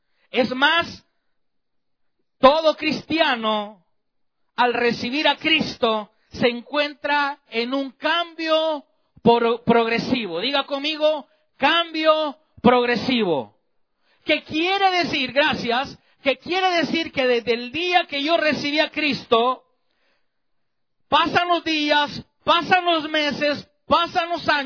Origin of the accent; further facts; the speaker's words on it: San Salvador, El Salvador; Recuerdo que en mi adolescencia, allá en El Salvador, bueno, todavía existe, pero en mi adolescencia, este lugar, allá en San Salvador, en la capital del Salvador, conocido como el Círculo Militar